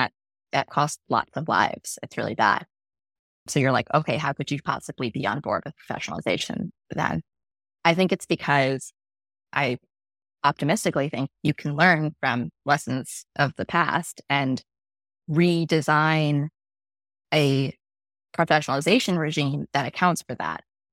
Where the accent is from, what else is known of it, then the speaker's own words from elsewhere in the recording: India; now in United States; As an Indian American immigrant, I grew up with my mom forcing me all throughout the winter to drink turmeric milk and hating it with every fiber of my being.